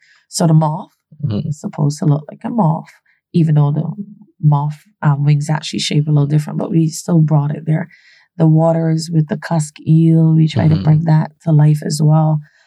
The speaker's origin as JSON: {"language": "English", "town": "Brooklyn", "region": "New York", "country": "United States", "said": "I'm from Brooklyn, and we have some of everything everywhere."}